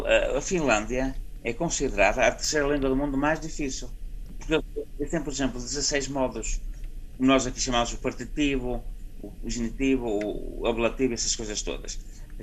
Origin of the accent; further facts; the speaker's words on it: Amarante, Norte, Portugal; que foram a minha terra, Amarante